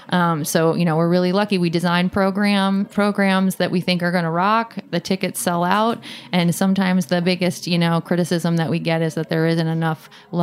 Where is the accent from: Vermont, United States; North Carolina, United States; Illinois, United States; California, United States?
Vermont, United States; And I'm from Vermont. So, I mean, really, what am I doing?